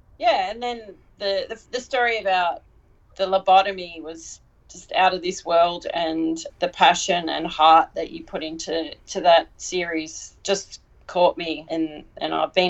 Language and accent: English; Sydney, New South Wales, Australia; I'm from Sydney, Australia.